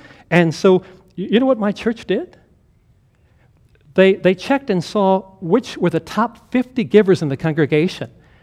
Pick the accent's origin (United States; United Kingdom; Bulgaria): United States; New Richmond, Wisconsin; When I grew up in New Richmond, Wisconsin, at First Lutheran Church, there was an older couple named George and Maida Gregerson.